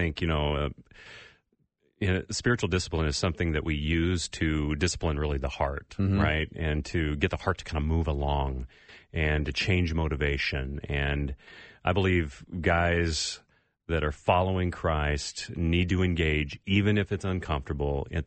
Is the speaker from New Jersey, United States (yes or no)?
no; California, United States; So, you know, I grew up in California where, you know, every once in a while you would see a tree with multiple fruits on it.